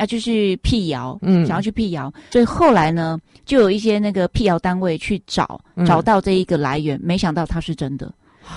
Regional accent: Taiwan; 我们台湾人，好，包括我们亚洲人，我们就属于黄种人嘛。

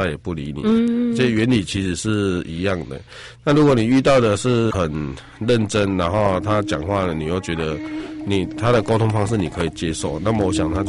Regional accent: Yunlin County, Taiwan; 那比如说我本身是云林人，我们云林人那边的房子是真的是超级无敌便宜

